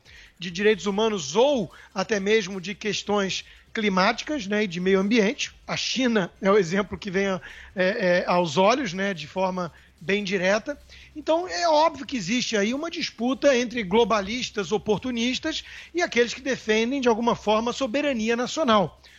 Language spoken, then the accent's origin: Portuguese; Brazil